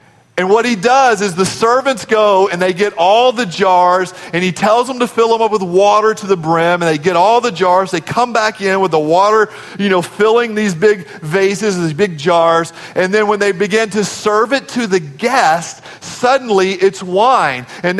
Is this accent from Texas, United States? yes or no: yes; Nederland, Texas, United States; Now, I grew up in Nederland, Texas.